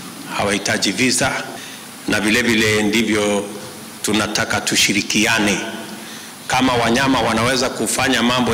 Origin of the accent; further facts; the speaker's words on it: Kenya; wanyama wale tunao kule Kenya ni wa kutoka huku Tanzania, na wale wenu huku Tanzania ni wa kutoka kule kwetu Kenya